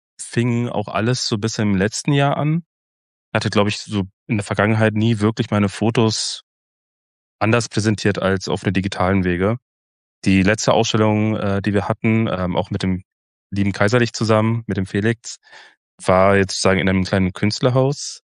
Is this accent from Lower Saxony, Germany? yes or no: yes; Hanover, Lower Saxony, Germany; Ich bin ja aufgewachsen in Hannover und wenn man Hannover-Berlin vergleicht, ist es natürlich zwei verschiedene Welten